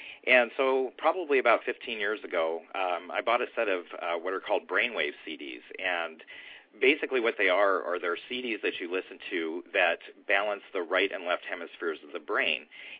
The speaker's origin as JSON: {"language": "English", "town": "Detroit", "region": "Michigan", "country": "United States", "said": "I'm from the Detroit area, and it used to come on really late at night."}